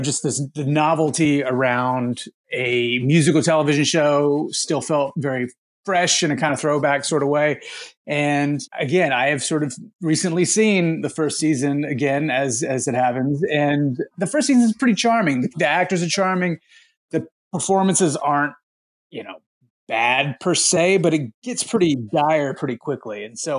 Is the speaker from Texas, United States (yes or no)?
yes; Texas, United States; I grew up in Texas, you know, spending a lot of times in cars